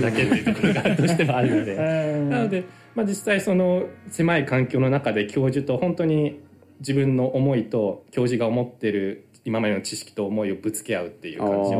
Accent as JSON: {"language": "Japanese", "region": "Chiba", "country": "Japan", "said": "僕は千葉ですね。"}